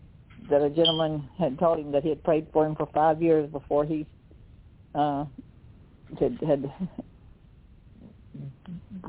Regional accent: Texas, United States; And then, you know, I'm from Texas, and I always pulled off the Texas angle.

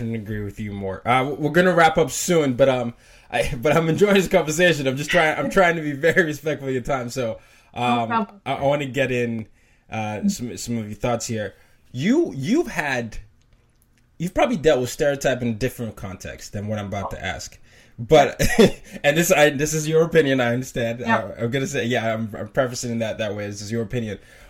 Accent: Nigeria; because I'm a Nigerian, right? And my, you know, a lot of times no one knows that I am Nigerian.

